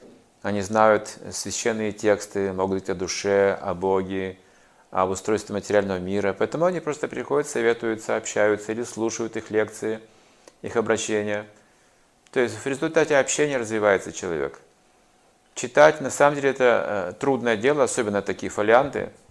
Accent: Russia; Потом он заметил меня, что я иностранец. Выяснил, что я из России.

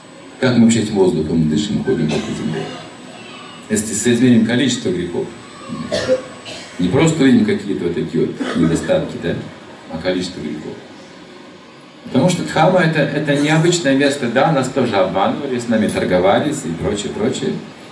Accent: Ukraine; Я просто сказал, что я с Украины, денег нет.

